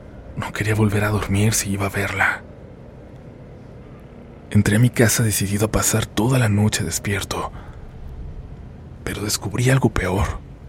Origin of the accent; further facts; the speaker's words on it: Hidalgo, Mexico; also born or lived in United States; Nací en Estados Unidos, pero crecí en un pueblo de Hidalgo junto con mis padres y mis dos hermanos menores.